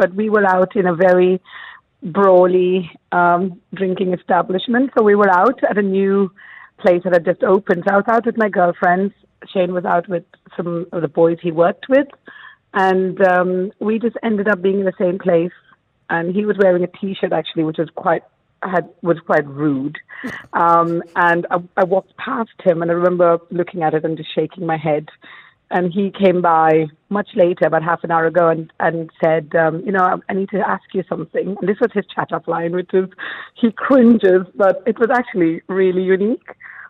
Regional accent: Bangalore, Karnataka, India; now in United States; And he could never have known that my hometown is Bangalore, which is where I'm from.

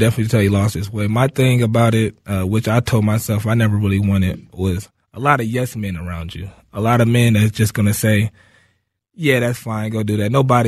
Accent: Minneapolis, Minnesota, United States; And I mean, we're from Minneapolis. Our parents didn't have the most money in the world

